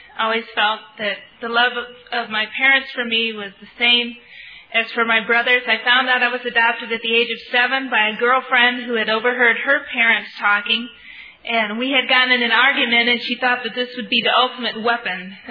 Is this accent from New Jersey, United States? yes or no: no; California, United States; moved away; also born or lived in Michigan; So I grew up there in California, and then in 1979, my adoptive parents moved to Michigan.